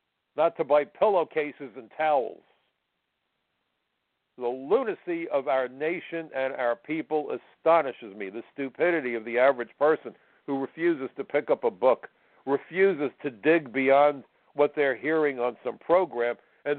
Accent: Brooklyn, New York, United States; You know, when I was a kid growing up in Brooklyn, if you really had a disagreement with somebody, sometimes words weren't the solution.

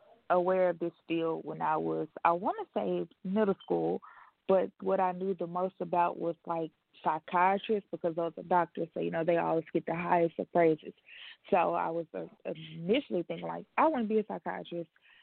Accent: Helena, Arkansas, United States; Arkansas. So I'm from the Arkansas Delta.

